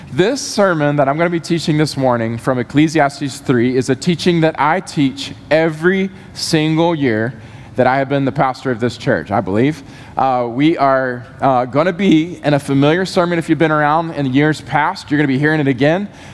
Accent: Georgia, United States; We have been in Memphis about 15 years, and we absolutely love it here. I'm originally from Georgia.

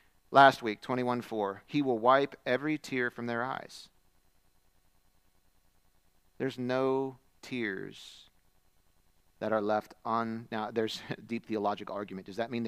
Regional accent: United States; I know what a mile is. Most of the rest of the world doesn't, but I'm an American, so I know what a mile is.

